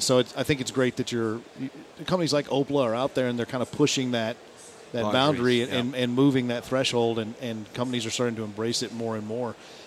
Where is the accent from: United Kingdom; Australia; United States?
United States; Midland, Texas; I was born and raised in Midland, Texas, so that's what you do is you get into oil and gas.